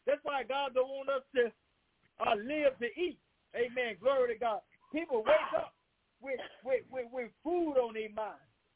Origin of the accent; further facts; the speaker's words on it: Louisiana, United States; This Louisiana, my hometown, I was born and raised in Louisiana.